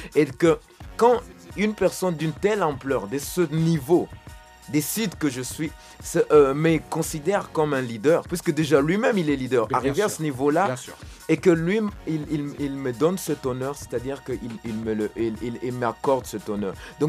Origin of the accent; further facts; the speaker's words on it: Kinshasa, DR Congo; Je viens tout fraîchement de la République démocratique du Congo. Et pour être précis, je viens de Kinshasa.